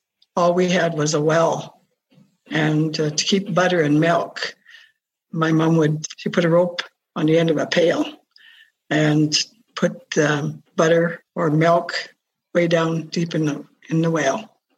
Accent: Olds, Alberta, Canada; born there; it's really ironic that I was born in Olds.

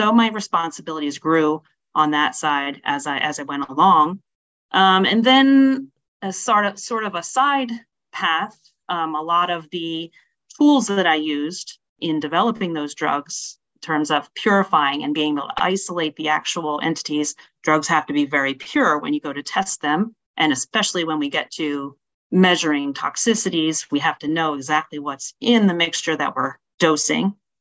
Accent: Pennsylvania, United States; I grew up in Pennsylvania, Northeast Pennsylvania, up in the Poconos. So small town girl, loved to ski, brought up in the ski zone, grew up in Catholic school.

